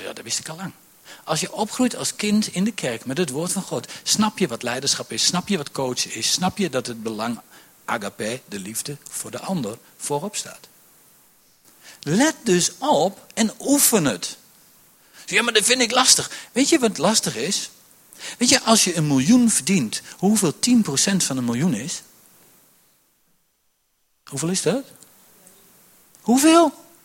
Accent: Netherlands; Ik ben Nederlander ook.

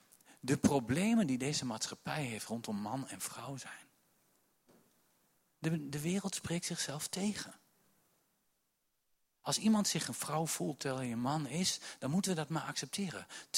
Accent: Gelderland, Netherlands; accent: Achterhoeks; Ik ben Achterhoeker. Als de geest van God komt, dan komt hij hier in het Achterhoeks. In elke stamtaal, in elke, dus ook in het Achterhoeks. Dus ik moet gewoon in het Achterhoeks blijven spreken, want het is voor mij het makkelijkst.

